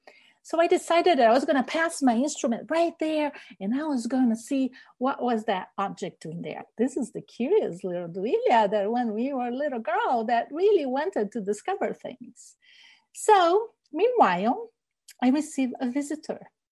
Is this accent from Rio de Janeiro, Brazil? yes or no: yes; Rio de Janeiro, Brazil; I grew up in Rio de Janeiro, Brazil. Rio is such a wonderful, beautiful city. It has the white sand beaches and all the mountains and even forests inside the city. But it's a city.